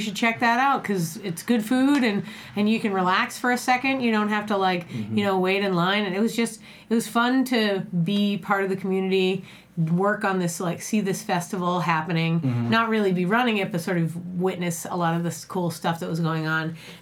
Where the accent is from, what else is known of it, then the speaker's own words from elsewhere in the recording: Boston, Massachusetts, United States; moved away as an adult; now in Austin, United States; Because when I lived in Boston, Massachusetts, I lived there from, you know, 0 to 18.